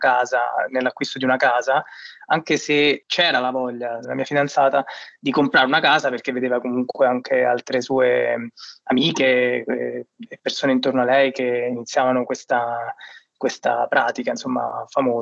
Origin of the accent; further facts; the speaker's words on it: Rome, Lazio, Italy; Noi veniamo comunque da Roma, dove gli affitti sono abbastanza alti